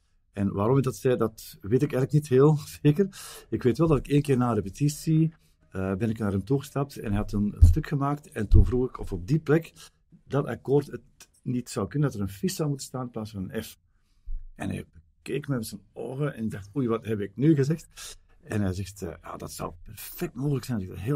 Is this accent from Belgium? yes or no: yes; Flanders, Belgium; Toen heb ik wel, bij ons in Vlaanderen zeggen ze, ik heb toen zwarte sneeuw gezien.